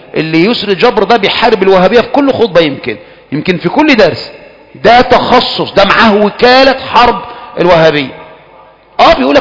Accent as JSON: {"language": "Arabic", "country": "Egypt", "said": "انما احنا كمصريين بقى عندنا عواطفنا"}